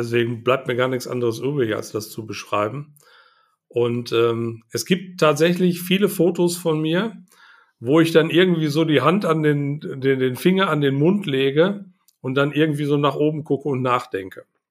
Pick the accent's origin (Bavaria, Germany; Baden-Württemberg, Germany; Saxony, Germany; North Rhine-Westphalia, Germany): North Rhine-Westphalia, Germany